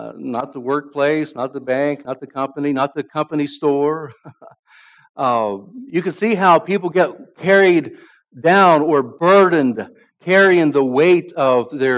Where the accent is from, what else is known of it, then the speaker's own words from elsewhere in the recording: Appalachia, United States; also born or lived in West Virginia; Well, when I was young, I grew up in Appalachia, and we even lived in West Virginia for a while.